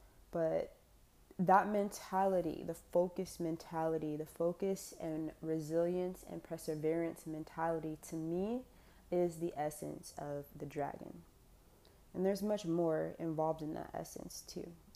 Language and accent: English; Chicago, Illinois, United States; born there; I was born in Chicago, south side of that city, in the ghetto with all odds stacked against me.